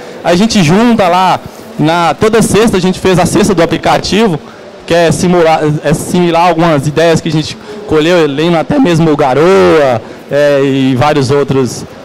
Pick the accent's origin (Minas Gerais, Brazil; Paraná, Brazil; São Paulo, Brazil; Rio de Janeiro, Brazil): Minas Gerais, Brazil; Janaúba; Eu venho de Janaúba, Minas Gerais, norte de Minas.